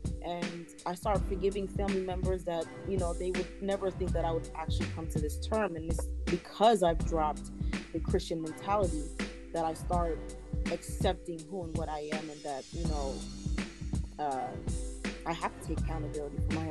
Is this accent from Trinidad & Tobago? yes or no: no; Jamaica; I'm a Jamaican, so we call it Obia.